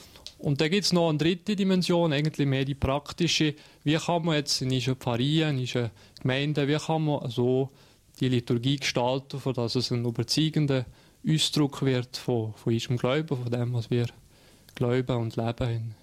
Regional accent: Sion, Valais, Switzerland; ich bin schon Walliser, ja. Ich bin in Sitten aufgewachsen, habe das Brieg das Kollegium gemacht. Nachher bin ich auf Freiburg gegangen, habe da Theologie studiert, 5 Jahre. Und dann bin ich auf Luzern, habe da Kirchenmusik gemacht, 3 Jahre lang.

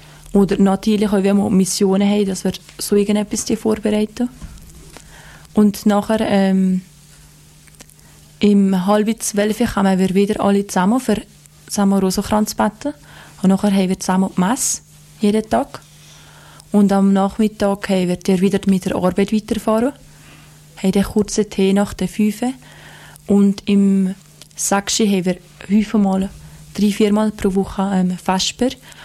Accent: Valais, Switzerland; ich bin jetzt 23-jährig und wie ihr gesagt, ich komme aus Falaldo. Und ich bin aufgewachsen, aber wie meist im Oberwallis in einer katholischen Kirche

